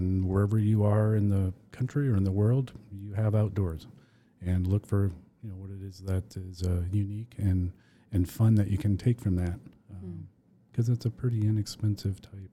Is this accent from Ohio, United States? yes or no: no; Massachusetts, United States; I grew up outside of Boston, so my cross country trips were either starting or ending on the coast of New England